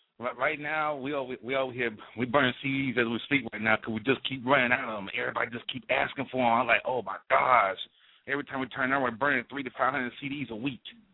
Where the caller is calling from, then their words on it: Arkansas, United States; over here residing down here in Arkansas.